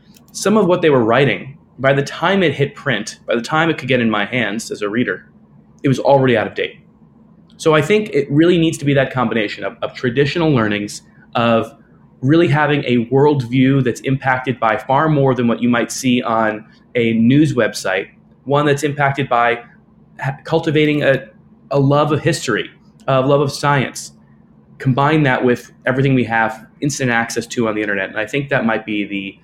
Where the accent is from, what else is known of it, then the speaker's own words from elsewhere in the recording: New York, United States; I was born here in New York, so I'm presently in Manhattan, in Lower Manhattan, but I was born a little bit uptown and lived most of my life here in New York and thereabouts. So I'm a real New Yorker